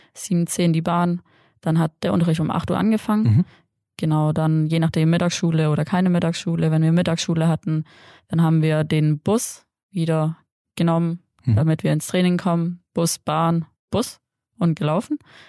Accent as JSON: {"language": "German", "town": "Waiblingen", "region": "Baden-Württemberg", "country": "Germany", "tie": "born or raised there", "said": "Ich bin in Waiblingen geboren und aufgewachsen."}